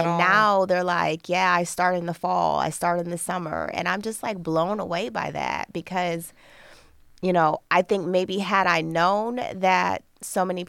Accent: Toledo, Ohio, United States; So I am from East Toledo, proudly, and I was born and raised in Toledo. So been an East Sider most of my life.

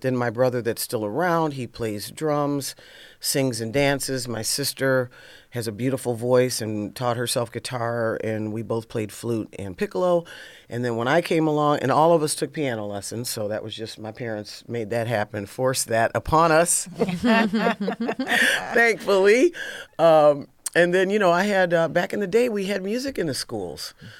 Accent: Toledo, Ohio, United States; I'm from Toledo.

